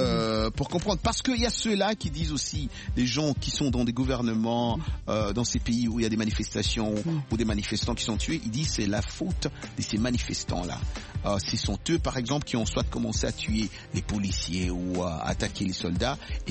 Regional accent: Central African Republic; pas pour causer des martyrs comme il y en a eu chez nous en RCA.

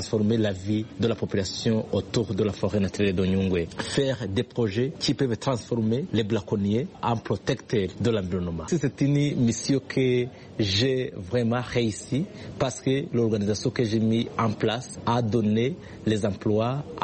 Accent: Southern Province, Rwanda; born there; je suis né au Rwanda, je suis né dans la province du Sud

